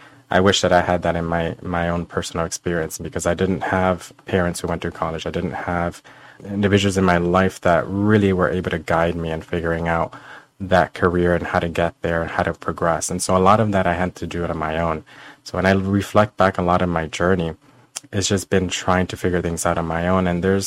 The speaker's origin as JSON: {"language": "English", "country": "Puerto Rico", "tie": "born or raised there", "said": "growing up in Puerto Rico, and I come from a background that wasn't very, in terms of education, did not have a lot of access."}